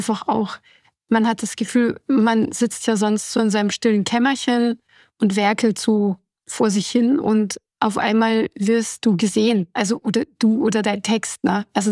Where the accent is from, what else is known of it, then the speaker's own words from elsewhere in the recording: Munich, Bavaria, Germany; dann komme ich aus München, das habe ich dann einfach schon so im Ohr